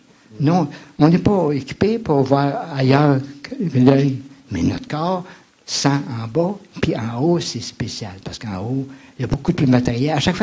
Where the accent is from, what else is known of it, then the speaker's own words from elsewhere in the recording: Trois-Rivières, Quebec, Canada; born there; Mais moi, je suis né à Trois-Rivières, puis j'ai travaillé à CHLN comme opérateur pendant 7-8 mois, quand j'avais 16 ans.